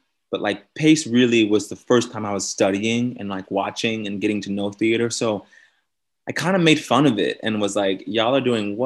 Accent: San Antonio, Texas, United States; now in New York, United States; San Antonio. About 5 or 7 hours outside of Dallas.

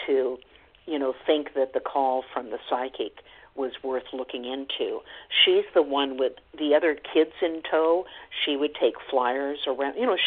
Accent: Oregon, United States; as a young person growing up in Oregon, I remember being taken on a field trip to see how these migrant workers lived

